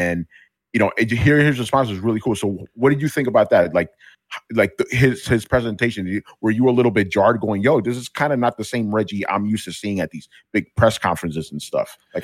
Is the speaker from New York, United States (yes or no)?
yes; New York City, New York, United States; And I'm saying this right now as a New Yorker myself, right?